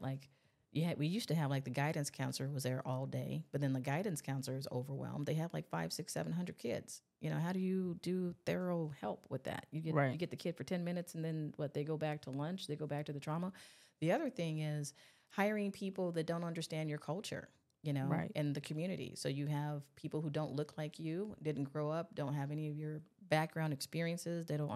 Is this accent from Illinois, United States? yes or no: yes; Chicago, Illinois, United States; born there; Yes, I am from Chicago. I was born here, but I was raised in other states, and I relocated back to Chicago after college.